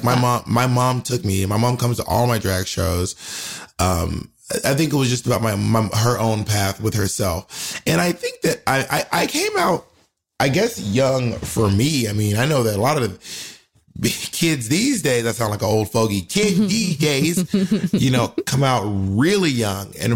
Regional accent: Georgia, United States; And I'm from Clayton County, which is not one of the nicer suburbs. Let's put it that way.

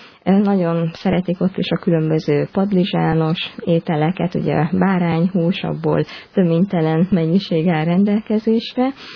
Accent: Hungary; mi rólunk is azt hitték, hogy lengyelek vagyunk, mert magyar, mint a fehér holló a Krím-félszigetbe nem járnak arra

